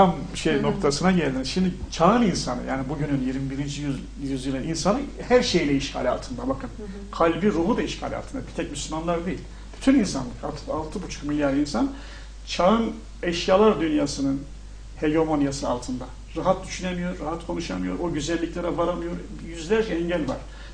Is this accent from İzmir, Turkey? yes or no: no; Şanlıurfa, Turkey; Dün ben Urfa kanalını izledim benim memleketimi.